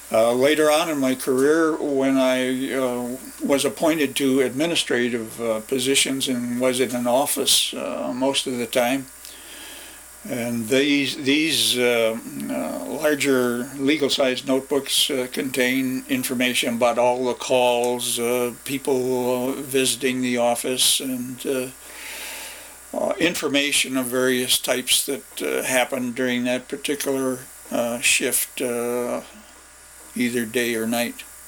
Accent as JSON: {"language": "English", "town": "St. Paul", "region": "Minnesota", "country": "United States", "tie": "born there", "said": "I was born in St. Paul, Minnesota"}